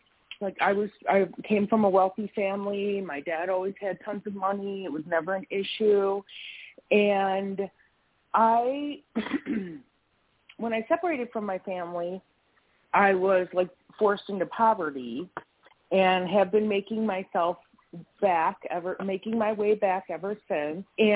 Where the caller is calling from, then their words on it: Wisconsin, United States; I'm calling from Wisconsin.